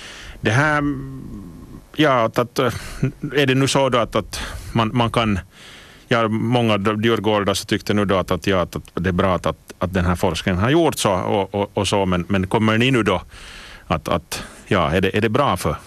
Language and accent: Swedish; Uusimaa, Finland; now in Turku, Finland; en som är född och uppvuxen i Västnyland så håller jag förstås på kustbanan